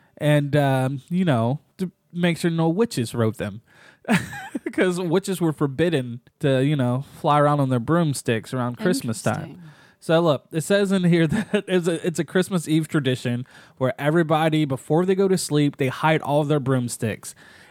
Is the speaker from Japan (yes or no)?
yes; Japan; So some of you know I'm from Japan.